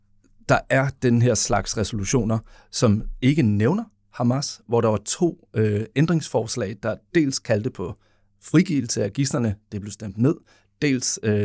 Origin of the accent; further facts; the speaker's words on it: Zealand, Denmark; jeg er jo både fra Sydsjælland, ligesom Esben